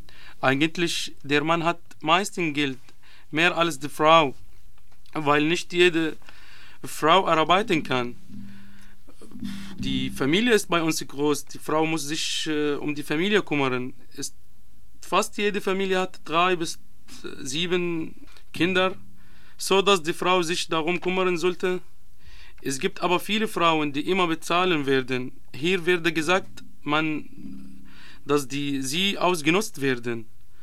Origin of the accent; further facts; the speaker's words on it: Syria; German is a second language; also born or lived in Palestine; In Syrien und Palästina, wo ich herkomme